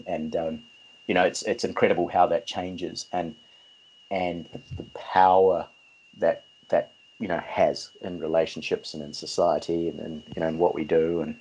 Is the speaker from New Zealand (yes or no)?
yes; New Zealand; they came here when I was really young. So, you know, I was raised up in New Zealand.